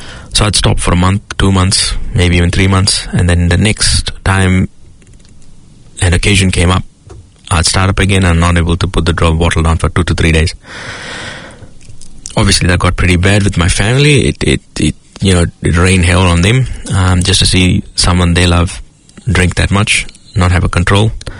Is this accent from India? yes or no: yes; India; where I grew up in India.